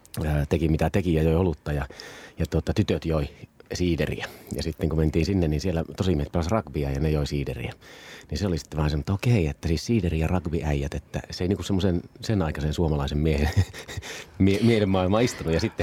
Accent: Tornio, Lapland, Finland; also born or lived in England; Mä oon Torniosta kotoisin.

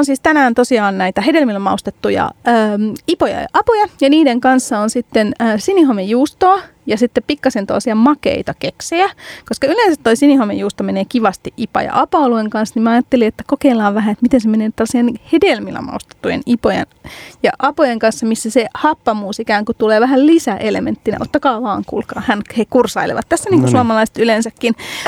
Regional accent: Helsinki, Uusimaa, Finland; Mä oon siis Helsingistä kotoisin ja monen polven helsinkiläinen.

